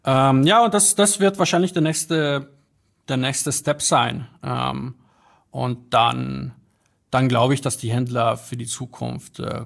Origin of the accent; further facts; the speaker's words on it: Bavaria, Germany; also born or lived in Poland; ich bin in Polen geboren und wie gesagt in Niederbayern aufgewachsen. Und fühle mich sowohl in Krakau als auch in München sehr wohl.